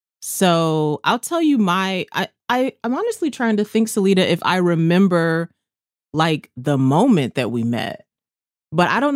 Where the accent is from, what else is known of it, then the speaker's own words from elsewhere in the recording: San Antonio, Texas, United States; My story was I left San Antonio. That was my hometown. So I left San Antonio with a list from my youth pastor.